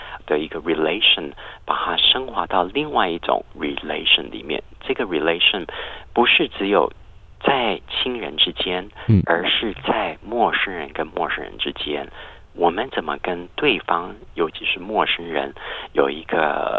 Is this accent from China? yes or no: no; Taichung, Taiwan; 在60年代的时候，我是在台湾成长的。那时候我妈妈我爸爸我们是住在台中